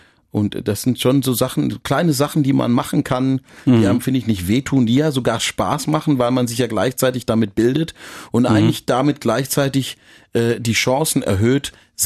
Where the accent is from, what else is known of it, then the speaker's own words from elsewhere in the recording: Baden-Württemberg, Germany; accent: Swabian; Und natürlich bin ich eher mit Spätzle in Maultaschen und Burberspitzle aufgewachsen.